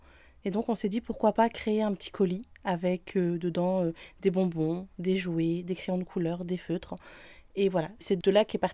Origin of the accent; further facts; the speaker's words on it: Normandy, France; now in Lille, France; je suis rentrée en France en 2016. Je ne suis pas originaire du Nord, je suis originaire de Normandie. Et nous avons décidé de venir à Lille pour la dynamique de la ville.